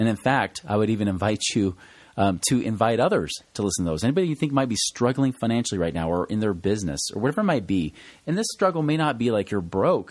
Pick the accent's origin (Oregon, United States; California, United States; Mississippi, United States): Oregon, United States; I went out to visit some of my family because I'm from Oregon, you know